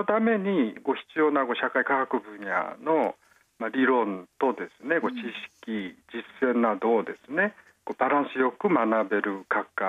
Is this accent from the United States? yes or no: no; South Korea; Japanese is a second language; moved away as an adult; now in Japan; 私は、出身は韓国です。